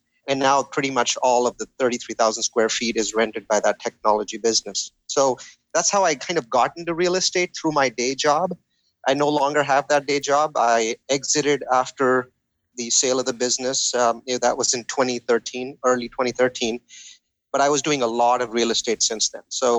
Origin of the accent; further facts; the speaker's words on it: India; moved away as an adult; now in United States; So I'm Indian in origin, and like a lot of Indians, I'm a technologist, a computer science degree, you know, came to Silicon Valley in the late 90s